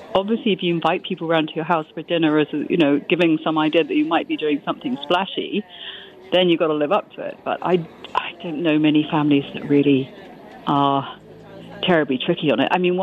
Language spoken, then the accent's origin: English; United Kingdom; even though I am British